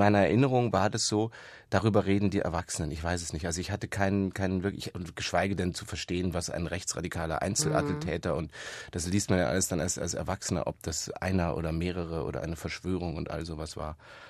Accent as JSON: {"language": "German", "town": "Munich", "region": "Bavaria", "country": "Germany", "tie": "born or raised there", "said": "ich bin ja in München da aufgewachsen"}